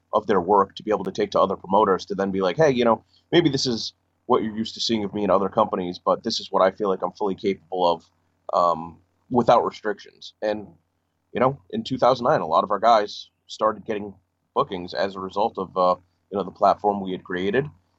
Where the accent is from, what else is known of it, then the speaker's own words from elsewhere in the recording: Rhode Island, United States; Sure. I grew up in Rhode Island. I went to college at Emerson College in Boston, Massachusetts